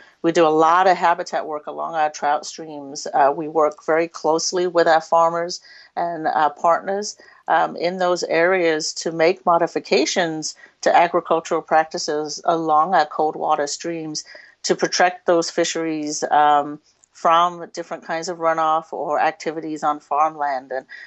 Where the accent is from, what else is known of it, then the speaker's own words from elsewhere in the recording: England, United Kingdom; moved away as an adult; now in Wisconsin, United States; I am originally from England, so if I sound funny sometimes, I just blame it on that accent. But I did not fish growing up in England. I moved to Wisconsin in my early 20s to do a master's degree at Stevens Point